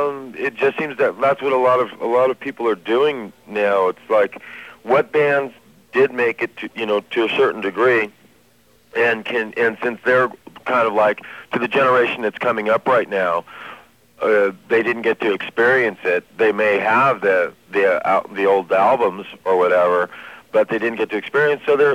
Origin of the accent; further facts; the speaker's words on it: Santa Monica, California, United States; L.A. has probably got to be, and I was born in Santa Monica and grew up here